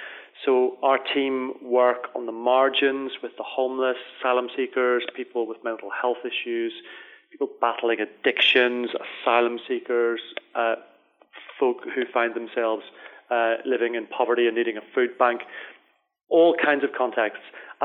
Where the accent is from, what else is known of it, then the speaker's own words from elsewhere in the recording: Northern Ireland, United Kingdom; I grew up, as people will gather from my accent, in Northern Ireland.